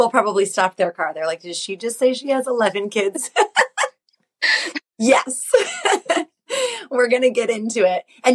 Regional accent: Midwest, United States; but I think it's because I grew up in the Midwest.

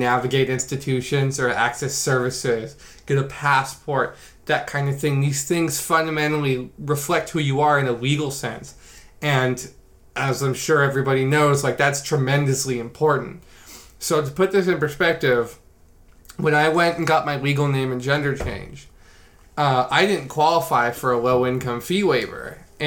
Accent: California, United States; I am a trans woman, so I'm 23 years old. I was born and raised in California.

